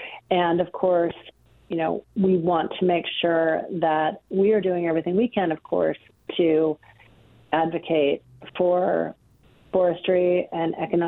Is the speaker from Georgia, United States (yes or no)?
no; Coquille, Oregon, United States; Like I said, I grew up in Coos County in Coquille